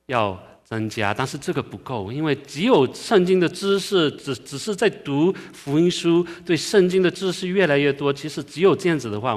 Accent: France; moved away as an adult; now in New York, United States; 我刚信主的时候，那时候我只有18岁，那时候我是从法国移民到纽约。我虽然在一个基督徒的家庭长大

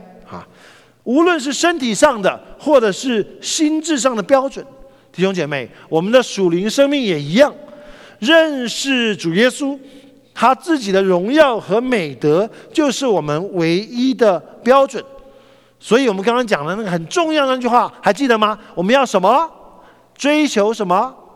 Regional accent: China; 就是我们中国人讲话的时候，

